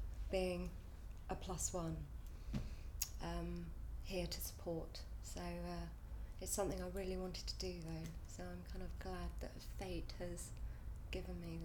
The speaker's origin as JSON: {"language": "English", "town": "Ealing", "region": "London", "country": "United Kingdom", "tie": "born or raised there", "said": "I grew up in West London, in Ealing, and lived there for years, and now I live in southeast London, where my mum's from originally as well."}